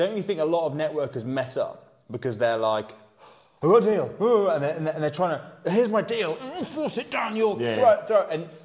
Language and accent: English; England, United Kingdom; I'm English.